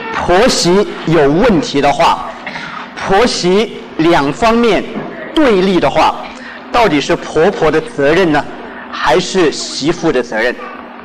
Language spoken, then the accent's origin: Chinese; China; 那么我们中国人，我觉得我们这一代